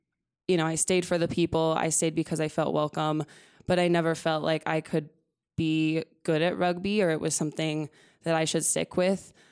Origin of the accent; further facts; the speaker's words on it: Los Alamos, New Mexico, United States; also born or lived in Albuquerque; Yeah, I'm from Los Alamos, New Mexico. I grew up there my whole life. My parents are still there. I went to school in Albuquerque, New Mexico. My sister's still there. So, yeah, big fan of New Mexico. That's nice. My home.